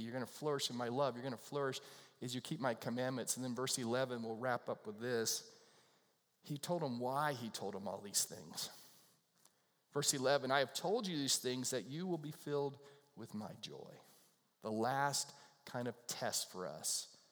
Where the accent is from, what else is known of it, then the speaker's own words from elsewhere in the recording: Morehead City, North Carolina, United States; We would sit on our front porch in downtown Morehead City and watch the cars. That's how exciting my hometown was, right?